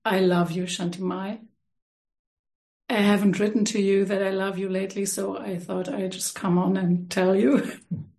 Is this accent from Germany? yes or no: yes; Germany; Well, I'm German, so here we are.